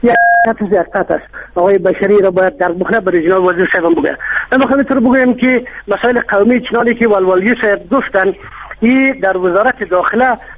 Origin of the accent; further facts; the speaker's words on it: Bamyan, Afghanistan; شما ببینید من از بامیان هستم،